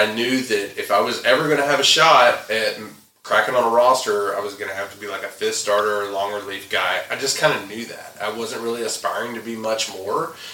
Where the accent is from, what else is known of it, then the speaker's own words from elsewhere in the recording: the South, United States; I grew up in the South.